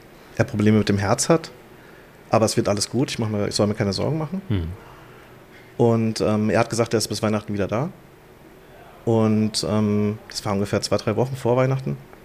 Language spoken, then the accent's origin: German; Kelsterbach, Hesse, Germany; also born or lived in Frankfurt; Also ich bin aufgewachsen in Kelsterbach, geboren in Frankfurt am Main.